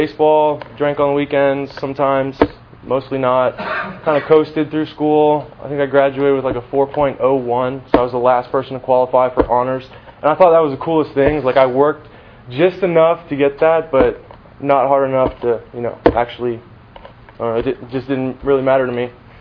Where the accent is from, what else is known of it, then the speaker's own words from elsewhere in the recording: Tampa, Florida, United States; See, I grew up in Tampa, born and raised in, like, Theodota Sassa, North Tampa area.